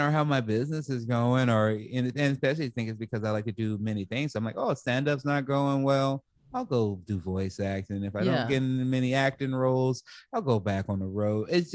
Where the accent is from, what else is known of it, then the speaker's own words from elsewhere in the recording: Chicago, Illinois, United States; Growing up in Chicago, she always wanted to instill us with culture and show us that, you know, life was bigger than Southside Chicago.